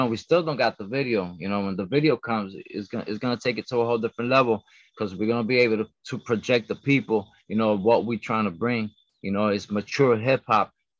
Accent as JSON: {"language": "English", "town": "Trenton", "region": "New Jersey", "country": "United States", "tie": "born or raised there", "also_born_or_lived": "Chicago", "lives_now": "Puerto Rico", "said": "I was born in Chicago. I was raised in Trenton, New Jersey, and I live in Puerto Rico."}